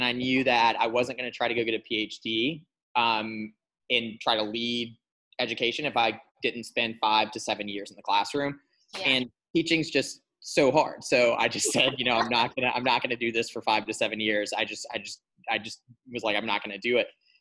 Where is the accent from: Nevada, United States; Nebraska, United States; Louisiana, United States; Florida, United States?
Nebraska, United States; growing up in Nebraska and not having this super traditional background